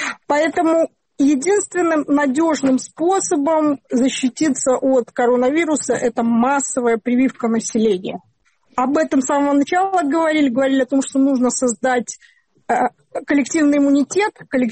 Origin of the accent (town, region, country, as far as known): Belarus